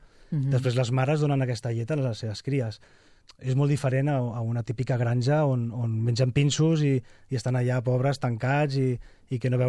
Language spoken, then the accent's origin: Catalan; Sant Boi de Llobregat, Catalonia, Spain; jo sóc de Sant Boi, vaig néixer allà